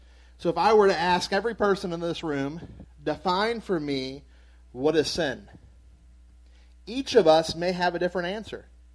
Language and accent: English; Louisiana, United States; also born or lived in Florida; now in Maryland, United States; I am not from Maryland. Everyone that goes to church here knows I'm not from Maryland, right? I am from Louisiana, and then we moved to Florida.